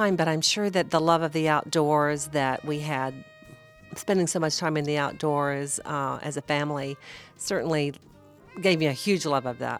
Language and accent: English; the South, United States; I grew up in the South. Primarily, my dad was a forest ranger in the southern forests. And so we often lived out in the middle of nowhere